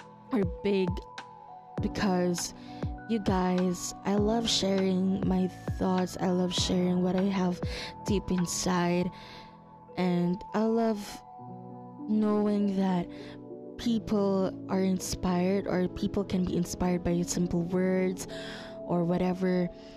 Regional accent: Philippines; first language Tagalog; English is a second language; I'm not going to only talk in my native language, but also I'm still gonna try to say my thoughts in English or give it in a Taglish way.

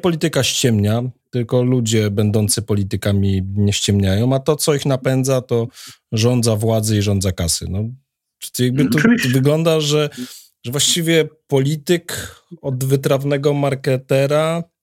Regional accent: Świdnica, Lower Silesian Voivodeship, Poland; z mojego rodzinnego miasta, ze Świdnicy. Z Kielc też, bo stamtąd jest moja teściowa, więc właściwie jestem połączony z tymi miastami

